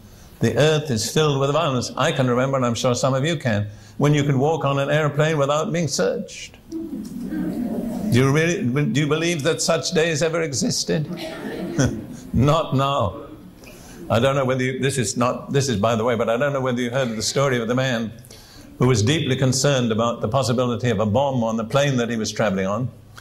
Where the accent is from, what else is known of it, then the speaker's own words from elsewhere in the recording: United Kingdom; I grew up in Britain between the two world wars.